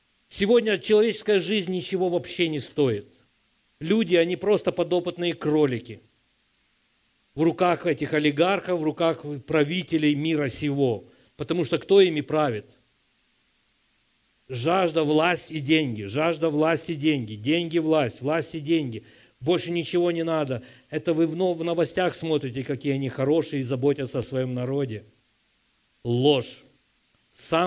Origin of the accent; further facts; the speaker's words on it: Ukraine; Ну, мы с Украины, у нас всегда есть загашнички.